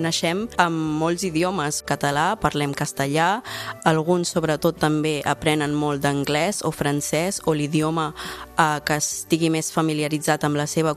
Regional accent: Catalonia, Spain; born or raised there

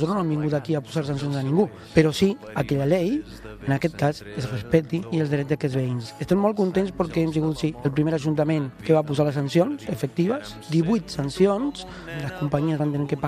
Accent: Montevideo, Uruguay; now in Sabadell, Spain; com sóc un sabadellenc que va néixer a Montevideo, uruguaià

